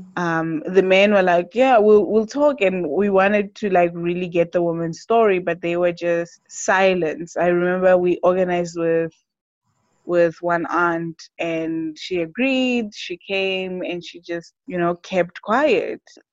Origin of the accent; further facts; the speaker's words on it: South Africa; born there; So I was born in South Africa